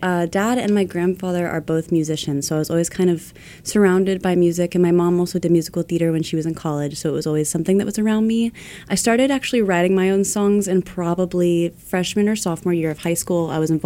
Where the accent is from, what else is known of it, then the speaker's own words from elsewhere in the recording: Ojai, California, United States; now in New York, United States; I'm originally from Ojai, California, and I just graduated from the Berklee College of Music a week ago.